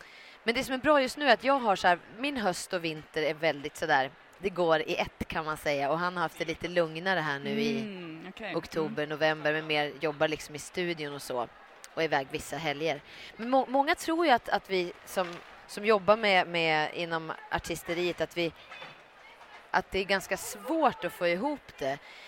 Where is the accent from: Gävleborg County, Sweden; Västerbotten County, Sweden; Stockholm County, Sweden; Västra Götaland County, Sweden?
Gävleborg County, Sweden; Kilafors; För jag började liksom med teater way back hemma i Kilafors i Hälsingland när jag var 7 år.